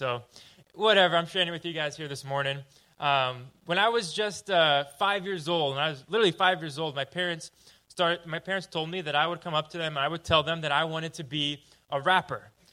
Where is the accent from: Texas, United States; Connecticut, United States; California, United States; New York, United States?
California, United States; I'm not actually from this area. I'm from Southern California. Do I have any fellow Southern Californians out here?